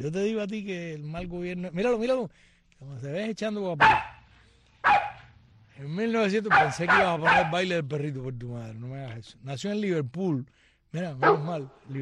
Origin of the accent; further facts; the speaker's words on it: Cuba; now in Germany; yo, que soy una cubana para el bien y no para el mal